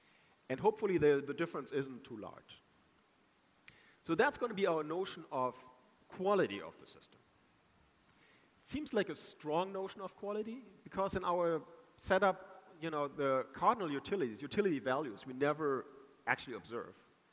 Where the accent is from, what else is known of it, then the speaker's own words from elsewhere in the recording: Germany; English is a second language; So I'm from Germany, my parents speak only German